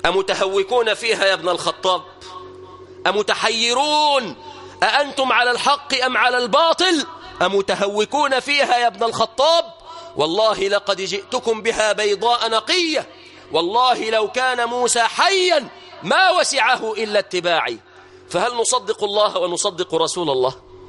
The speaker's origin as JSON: {"language": "Arabic", "country": "Egypt", "said": "بلادنا مصر"}